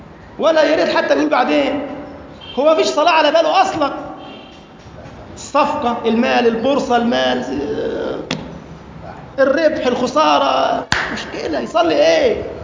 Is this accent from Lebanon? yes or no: no; Egypt; أو كما قال النبي ثلاثة عندنا في مصر وواحد في مكة